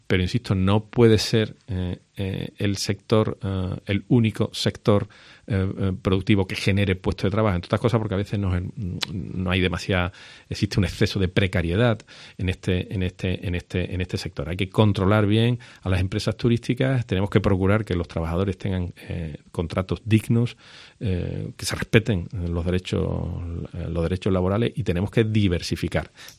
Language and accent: Spanish; San Fernando, Andalusia, Spain; Soy de San Fernando, conozco lo que son los vaivenes cíclicos del sector naval